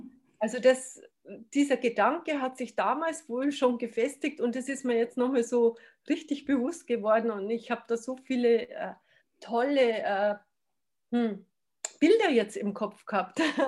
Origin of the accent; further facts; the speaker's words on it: Bavaria, Germany; Wir waren immer bei uns im Bayerischen Wald, haben viele Wanderungen gemacht, waren am Bachläufen.